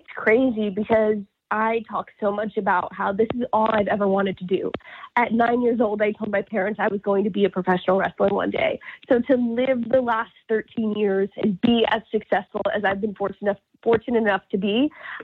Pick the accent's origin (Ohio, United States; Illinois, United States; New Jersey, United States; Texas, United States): New Jersey, United States; although I am from New Jersey, I am a New England Patriots fan.